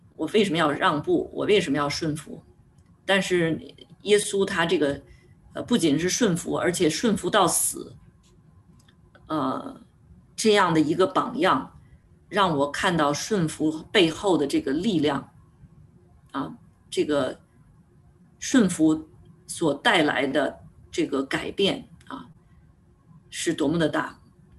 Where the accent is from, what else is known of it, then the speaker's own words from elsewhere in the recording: Beijing, China; 我是北京人啊，又是独生子女，从小就没有人约束过我啊。